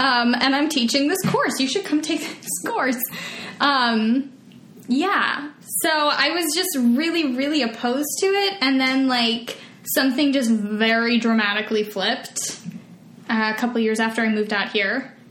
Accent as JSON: {"language": "English", "town": "Ashland", "region": "Oregon", "country": "United States", "tie": "born or raised there", "said": "I grew up in Ashland, Oregon."}